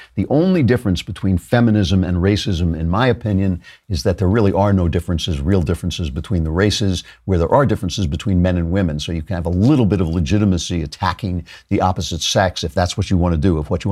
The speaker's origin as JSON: {"language": "English", "region": "New York", "country": "United States", "said": "I'm from New York. Some of the ways he talks are just very familiar to me."}